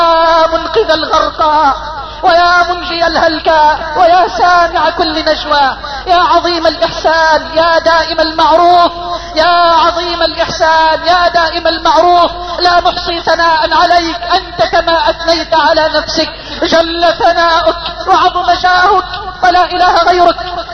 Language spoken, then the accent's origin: Arabic; Egypt